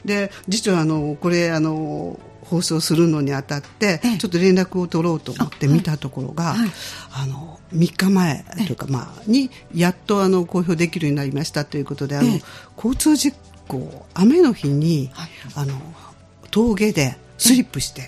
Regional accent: Hyogo, Japan; 大阪なんですかみたいな感じで、私たち兵庫から来てるんですよって、

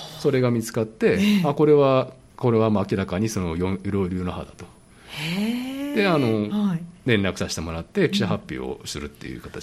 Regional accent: Kagoshima, Japan; 私は鹿児島の田舎の出身なので、

